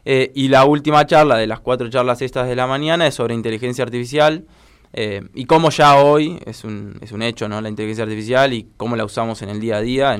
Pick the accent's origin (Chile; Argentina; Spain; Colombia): Argentina; Luján, Buenos Aires Province; nosotros sí, somos de Luján, tenemos oficinas acá en Luján